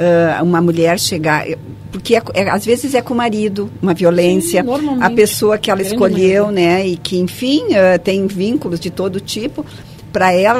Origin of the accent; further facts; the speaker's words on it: Caxias do Sul, Rio Grande do Sul, Brazil; now in Porto Alegre, Brazil; Eu trabalho desde os meus 18 anos. Eu vim de Caxias para Porto Alegre para o meu primeiro emprego.